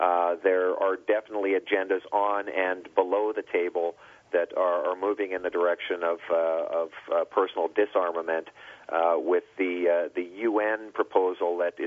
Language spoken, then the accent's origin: English; Canada; moved away as an adult; I'm actually a Canadian who had to flee a country that, in my mind, has draconian gun laws